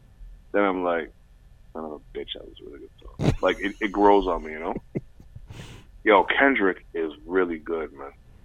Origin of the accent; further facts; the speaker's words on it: Canada; It hurts my heart to say this as a Canadian because I'm trying to show support for my fellow countrymen